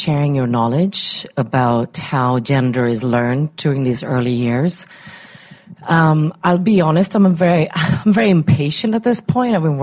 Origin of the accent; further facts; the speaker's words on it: Sweden; And I'm from Sweden, it so happens, but I've worked all over the world.